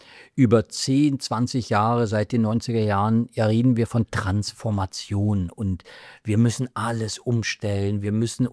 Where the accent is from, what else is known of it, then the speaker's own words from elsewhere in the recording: East Germany, Germany; Ich komme aus dem Osten.